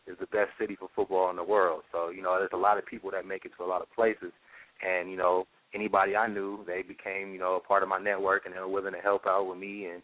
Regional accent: Los Angeles, California, United States; Yeah, that's correct. Born and raised here in L.A.

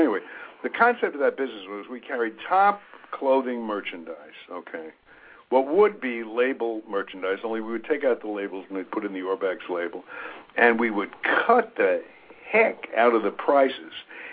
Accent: New York City, New York, United States; born there; Our family, I'll share a little of my own background. Our family business, I was born in New York.

